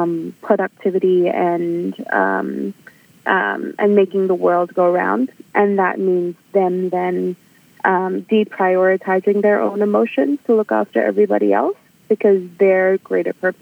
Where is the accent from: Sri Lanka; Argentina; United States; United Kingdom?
Sri Lanka; moved away as an adult; Yeah, so I'm from Sri Lanka originally. And honestly, moving here as an adult and operating within the system as an adult migrant is crazy.